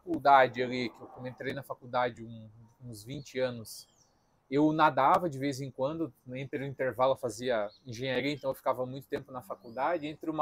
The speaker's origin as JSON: {"language": "Portuguese", "town": "Joinville", "region": "Santa Catarina", "country": "Brazil", "tie": "born or raised there", "said": "Nasci aqui em Joinville mesmo"}